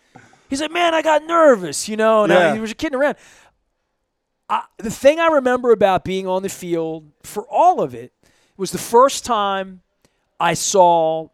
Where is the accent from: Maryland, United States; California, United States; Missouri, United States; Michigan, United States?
Maryland, United States; Dundalk; And I'm from Dundalk. I saw street fights. There were fights on the hill every day in Hollabur with kids and whatever.